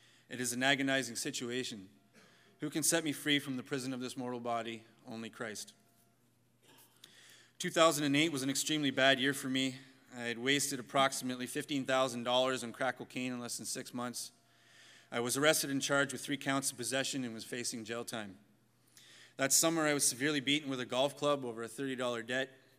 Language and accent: English; Toronto, Ontario, Canada; also born or lived in Barrie; I was born in Toronto to an average family. I lived there for 11 years and then moved to Barrie. My mother is a Christian and my father is not.